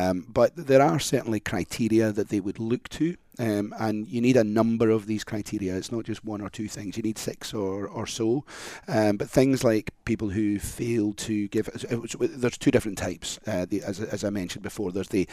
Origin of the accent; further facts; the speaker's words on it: Scotland, United Kingdom; accent: Scottish; Some Scots struggle with purple burglar alarm. I've modulated my accent somewhat